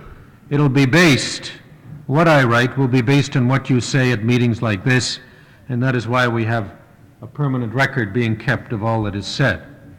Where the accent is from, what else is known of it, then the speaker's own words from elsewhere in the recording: Canada; I am from Canada